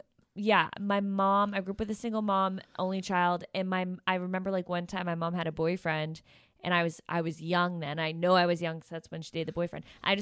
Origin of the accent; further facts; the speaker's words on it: Toronto, Ontario, Canada; So I'm originally from Toronto.